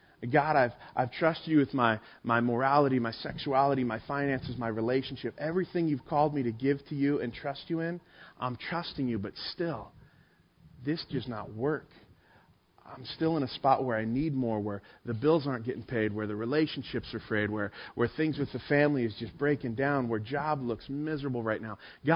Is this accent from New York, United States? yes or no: no; Hemet, California, United States; Hey, I'm from Hemet. It's a great place. I love it.